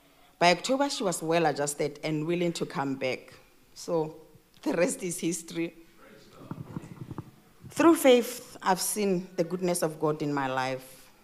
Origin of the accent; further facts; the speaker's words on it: South Africa; moved away as an adult; now in Australia; I came to Australia from South Africa in March 2007 with my daughter, who was only 11 years old then. And I left my older son at home because we were supposed to come only for 2 years.